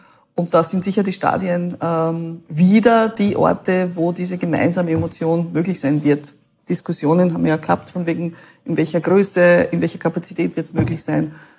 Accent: Klingenbach, Burgenland, Austria; Und ich werde es nie vergessen, Klingenbach, da wo ich herkomme

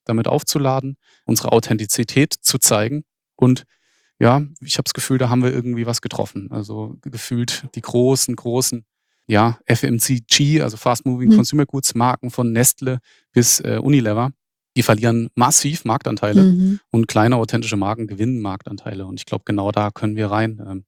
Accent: Freiburg, Baden-Württemberg, Germany; Ich selbst bin ja nicht mal Schwabe, sondern bin Badner. Ich komme ursprünglich aus Freiburg.

